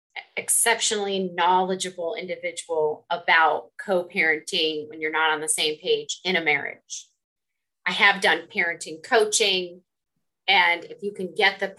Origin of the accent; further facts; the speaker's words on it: Las Vegas, Nevada, United States; I grew up with diamonds and fur coats. I grew up in Las Vegas.